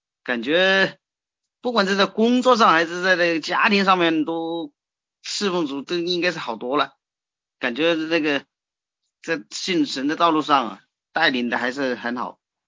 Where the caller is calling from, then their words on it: Nanchang, Jiangxi, China; 我是南昌的